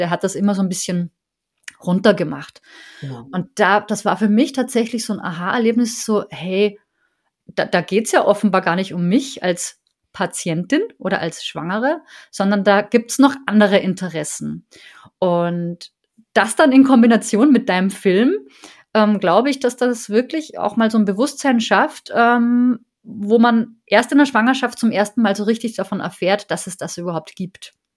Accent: Austria; Ich bin ja Österreicherin

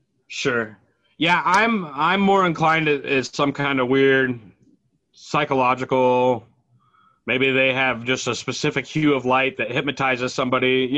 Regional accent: Omaha, Nebraska, United States; now in Phoenix, United States; A small town, Nebraska boy. I moved from Omaha, Nebraska to Phoenix, Arizona to the big city.

